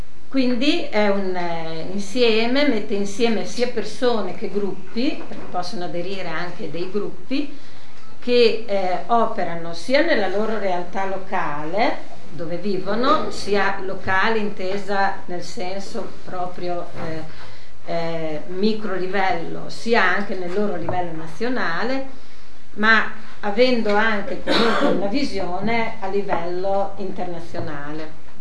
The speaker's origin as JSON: {"language": "Italian", "town": "Modena", "region": "Emilia-Romagna", "country": "Italy", "said": "sono di Modena, quindi non siamo lontani con le terre."}